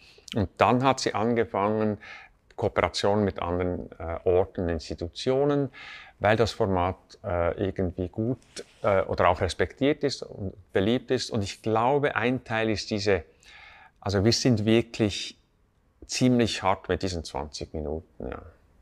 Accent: Burgdorf, Bern, Switzerland; ich bin in Burgdorf aufgewachsen

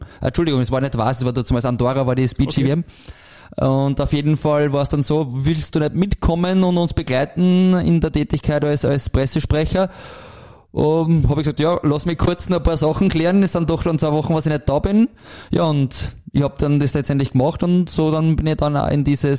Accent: Mank, Lower Austria, Austria; ich bin geboren in Mank und wohne dort jetzt seit mittlerweile 40 Jahren, also ist wirklich meine Heimat

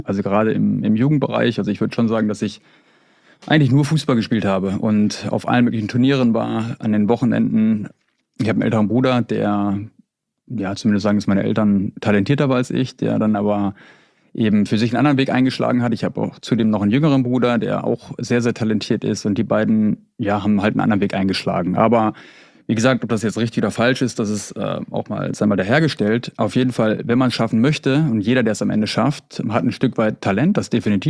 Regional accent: Bad Oeynhausen, North Rhine-Westphalia, Germany; ich komme aus Bad Oeynhausen in Ostwestfalen, für die, die es nicht wissen, wo Bad Oeynhausen liegt.

